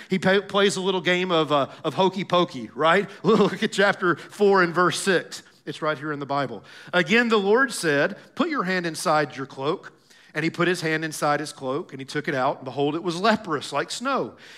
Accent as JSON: {"language": "English", "region": "Tennessee", "country": "United States", "tie": "born or raised there", "said": "Because I know this from growing up in Tennessee."}